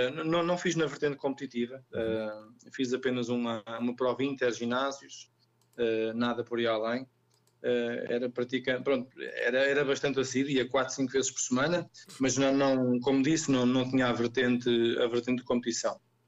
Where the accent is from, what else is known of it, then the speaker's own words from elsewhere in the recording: Alentejo, Portugal; born there; eu nasci no Alentejo. Pronto, e o distrito foi Porto Alegre.